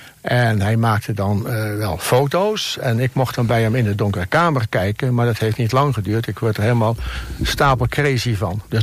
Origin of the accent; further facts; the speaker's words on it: Goeree-Overflakkee, South Holland, Netherlands; moved away as an adult; Ik ben op Goeree-Overflakkee geboren. En daar heb ik tot 1954 gewoond. Dus een jaar na de watersnoodramp.